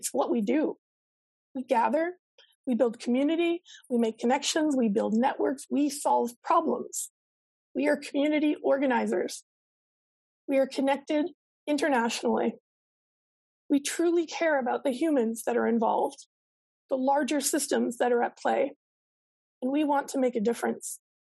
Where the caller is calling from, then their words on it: Toronto, Ontario, Canada; I'm joining from Toronto, Canada, which is located on the traditional, ancestral, and sometimes unceded territory of the Haudenosaunee, the Huron-Wendat, the Anishinaabe, and the Mississaugas